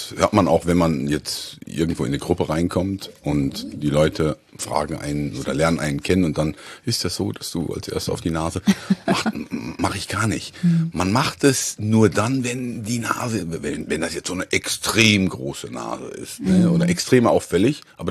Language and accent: German; Hamburg, Germany; Also wenn man als Hamburger liebt man die Stadt um all ihre Vorteile, aber es nervt schon.